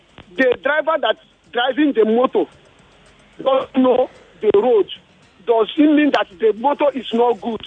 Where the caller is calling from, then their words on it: Lagos Island, Lagos, Nigeria; I'm calling from Lagos Island.